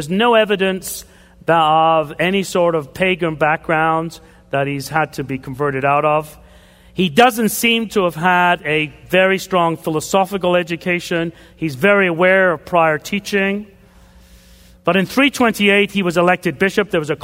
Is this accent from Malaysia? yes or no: no; Canada; I am a Canadian.